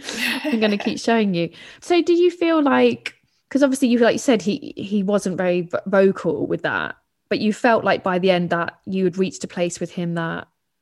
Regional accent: London, United Kingdom; I was brought up in London, and that to me makes perfect sense

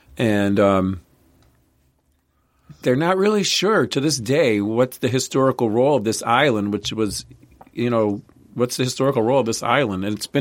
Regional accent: Scranton, Pennsylvania, United States; from Scranton, Pennsylvania

